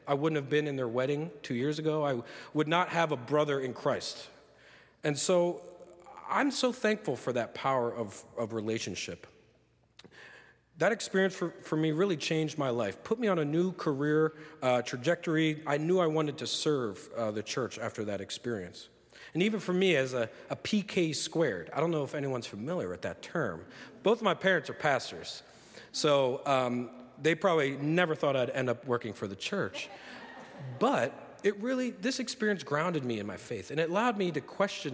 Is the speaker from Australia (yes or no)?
no; New Jersey, United States; now in Chicago, United States; I live in Chicago, and I'm from New Jersey, so very different from where I'm from.